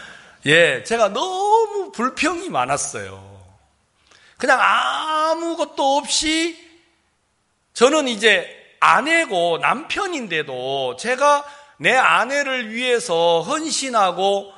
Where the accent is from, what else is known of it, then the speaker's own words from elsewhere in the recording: Jeolla, South Korea; 넌 고향이 어디냐? 그래가지고 전라도입니다.